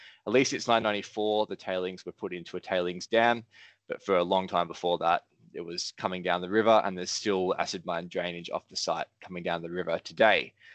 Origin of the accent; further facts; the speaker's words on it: Melbourne, Victoria, Australia; now in Hobart, Australia; What I've brought for you today is a bit of a story about Tasmania, which is where I'm living now. I grew up in Melbourne and now I've moved down to Hobart in Tasmania. It's Australia's southernmost state.